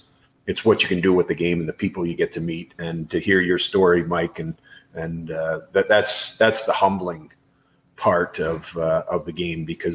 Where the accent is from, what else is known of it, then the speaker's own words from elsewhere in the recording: Toronto, Ontario, Canada; I grew up in Toronto.